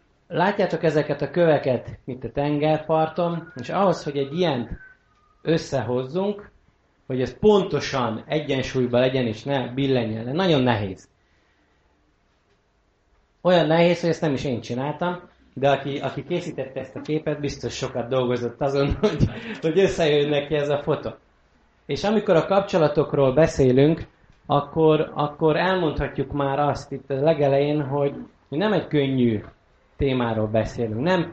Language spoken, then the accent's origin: Hungarian; Dávod, Bács-Kiskun, Hungary; also born or lived in Baja; 17 éve, hogy visszakerültem Bajára, mert egy termál faluban nőttem fel, Dávodon, termál vizes faluba, és 17 éve Bajára nősültem